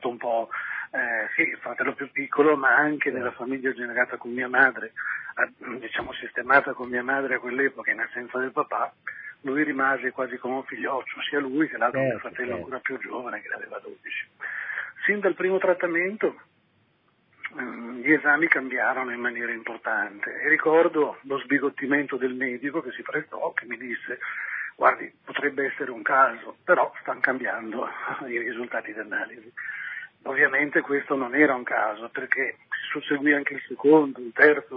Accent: Bergamo, Lombardy, Italy; noi siamo di Bergamo

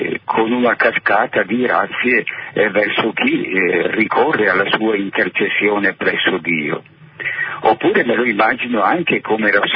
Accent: Bergamo, Lombardy, Italy; Personalmente da Bergamasco avrei visto volentieri inserito tra questi nomi

